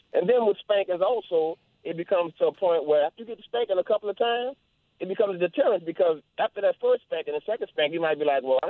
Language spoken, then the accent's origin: English; New Orleans, Louisiana, United States; Like, even when I grew up in New Orleans East in the late 70s.